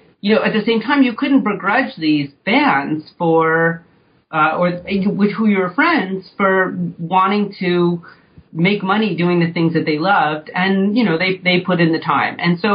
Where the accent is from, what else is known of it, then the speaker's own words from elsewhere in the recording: New York, United States; I grew up in New York and did my undergraduate work at St. John's University